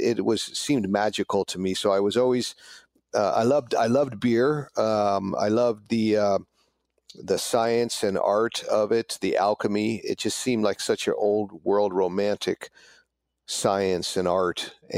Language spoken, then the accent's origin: English; San Francisco, California, United States; I didn't know, growing up in San Francisco, there's a lot of wineries in Northern California, a lot of cheese factories.